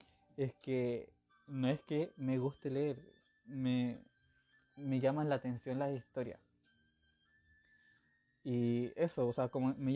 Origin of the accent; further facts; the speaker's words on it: Los Lagos, Chile; born there; now in Nancagua, Chile; soy chileno, nací en el sur de Chile, en Chiloé, en el archipiélago de Chiloé, la mítica, mítica isla, o sea, archipiélago de Chiloé, muy hermoso, por cierto, pero no vivo ahí, no vivo en Chiloé